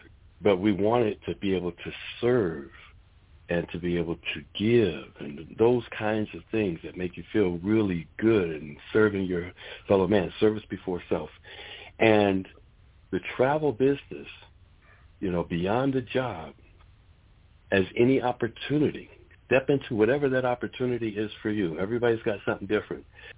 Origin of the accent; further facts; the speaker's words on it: Boston, Massachusetts, United States; I'm from Boston.